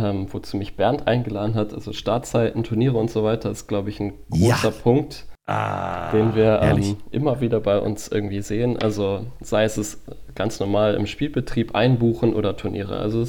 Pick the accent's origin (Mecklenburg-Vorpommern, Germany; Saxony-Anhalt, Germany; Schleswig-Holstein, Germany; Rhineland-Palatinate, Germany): Schleswig-Holstein, Germany; now in Augsburg, Germany; Ich komme eigentlich aus Schleswig-Holstein. Da sind viele Leute, denke ich, ein bisschen lockerer.